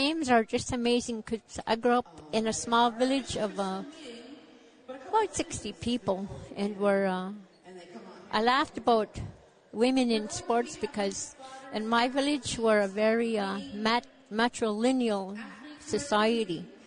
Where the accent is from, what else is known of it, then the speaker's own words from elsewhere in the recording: Igiagig, Alaska, United States; I'm from Igiagig.